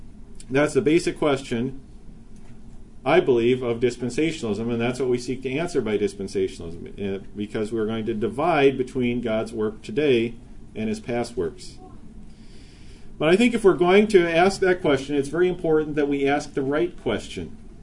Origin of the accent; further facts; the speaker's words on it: Minnesota, United States; Just like I'd be designated as being a Minnesotan.